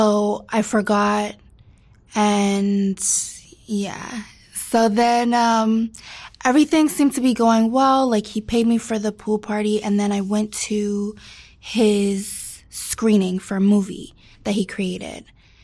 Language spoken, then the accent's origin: English; Livingston, New Jersey, United States; now in Los Angeles, United States; I'm from Livingston, New Jersey. It's like a small suburban town in New Jersey.